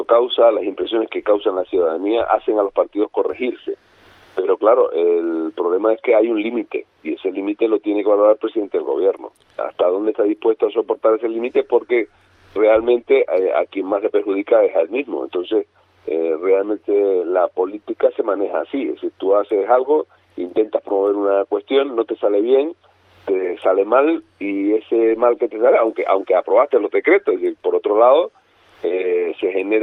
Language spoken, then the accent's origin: Spanish; Canary Islands, Spain